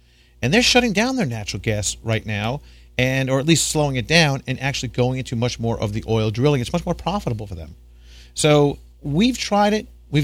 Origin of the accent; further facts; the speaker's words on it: Canada; I'm a Canadian and have invested in HNU